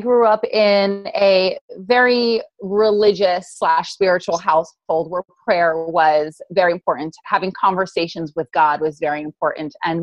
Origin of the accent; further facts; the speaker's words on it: New Jersey, United States; You know, I'm this mom from Jersey, from South Jersey, which is like the worst of Jersey.